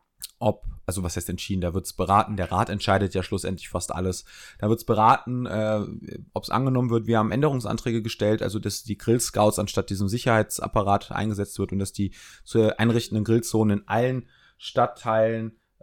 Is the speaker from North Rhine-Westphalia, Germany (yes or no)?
yes; Essen, North Rhine-Westphalia, Germany; bei uns in Essen, wo setzt man sich denn da hin?